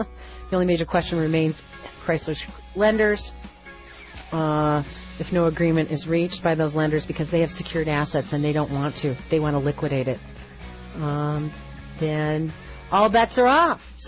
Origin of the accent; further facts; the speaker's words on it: Detroit, Michigan, United States; I have a microphone. I'm from Detroit. It is my job to say